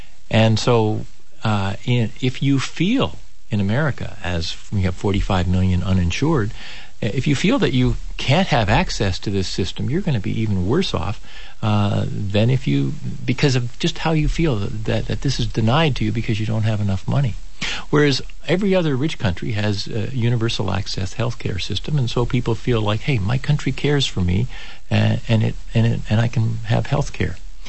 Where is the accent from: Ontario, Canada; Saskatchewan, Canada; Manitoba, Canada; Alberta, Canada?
Ontario, Canada; Toronto; I was born in Toronto and grew up there.